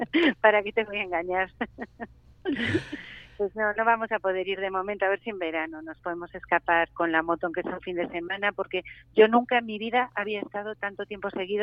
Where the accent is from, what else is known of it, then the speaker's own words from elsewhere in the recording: Llerena, Extremadura, Spain; para mí Yerena es mi pueblo y es el sitio más bonito de España y del mundo.